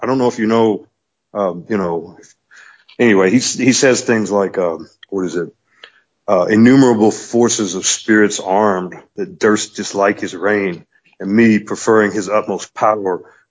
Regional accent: Kentucky, United States; because, like I said, I come from Kentucky and so forth.

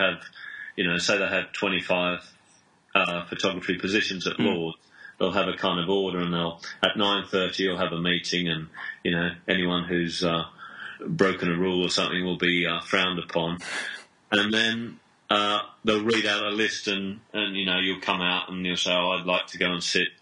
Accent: Australia; I did like cricket when I was growing up in Australia

